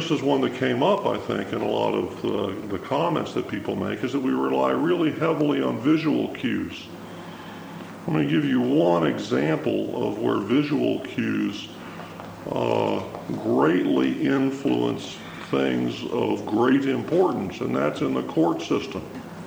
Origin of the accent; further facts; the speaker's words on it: Midwest, United States; I am from the Midwest where there aren't as many as there are in the West Coast.